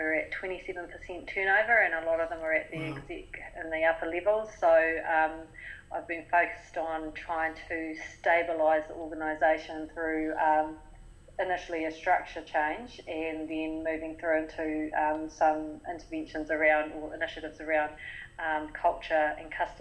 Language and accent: English; Gisborne, New Zealand; So I was born and bred in Gisborne, so it's, my parents are from here, great-grandparents, you know, as far back as I can remember.